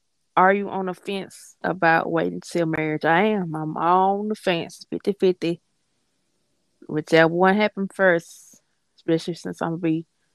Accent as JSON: {"language": "English", "region": "Mississippi", "country": "United States", "said": "I'm not from New Orleans. I'm from Mississippi. I just happen sometimes that New Orleans, it comes through when I'm talking."}